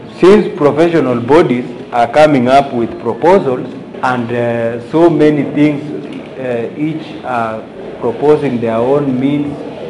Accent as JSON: {"language": "English", "region": "Nandi County", "country": "Kenya", "said": "I come from Nandi County, just at the border of Vihiga and Kisumu County."}